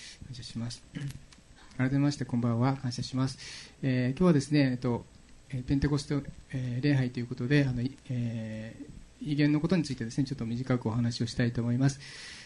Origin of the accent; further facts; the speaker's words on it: Fukuoka, Japan; 福岡から来ました